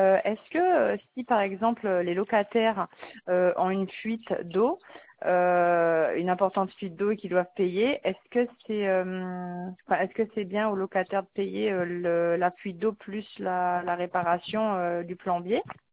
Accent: Saint-Barthélemy, St. Barthélemy; Ah non, mais moi je suis de Saint-Barth

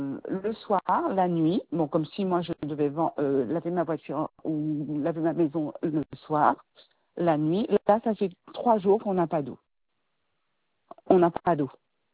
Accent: Martinique; Je suis martiniquaise en plus.

